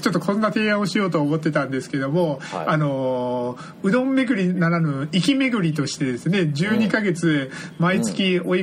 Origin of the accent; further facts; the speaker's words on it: Fukuoka, Japan; 福岡出身の僕がいつも言わせてもらうのは、